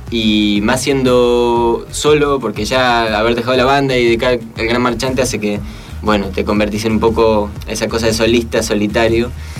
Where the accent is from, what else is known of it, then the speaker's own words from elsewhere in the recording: Uruguay; now in Spain; Porque a mí también me han tratado muy bien la gente allá, en mi país. Más allá de ser un medio jodido, es un medio pequeño y que dejamos de consumir arte los uruguayos.